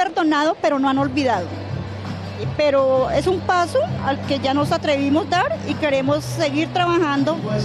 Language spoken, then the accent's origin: Spanish; Villavicencio, Meta, Colombia; soy de Villavicencio, Meta